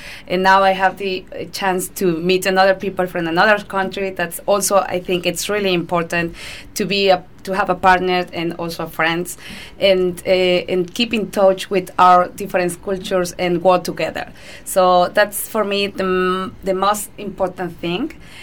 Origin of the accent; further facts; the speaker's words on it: Mexico; English is a second language; now in Germany; I come from Mexico, but I'm living in Germany since 5 years ago.